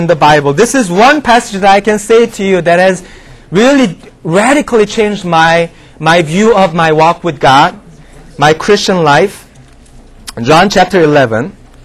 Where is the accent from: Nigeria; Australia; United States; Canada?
Canada; I'm from Canada. I'm a Canadian.